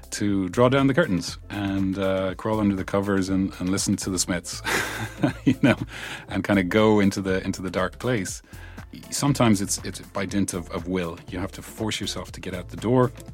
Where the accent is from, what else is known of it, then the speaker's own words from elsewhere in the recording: Ireland; Maybe she would have liked that we got married quicker, but I'm Irish, you know.